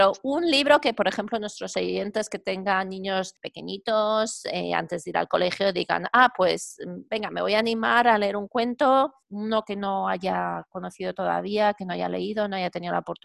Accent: Spain; Bueno, yo soy española

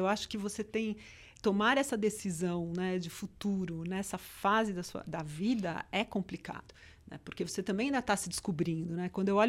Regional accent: São Paulo, Brazil; born there; Eu nasci em São Paulo.

